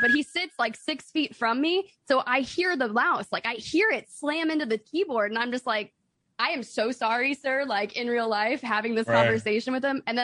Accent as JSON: {"language": "English", "region": "Midwest", "country": "United States", "said": "My family, my mom and dad, and my little bro, we're from the Midwest."}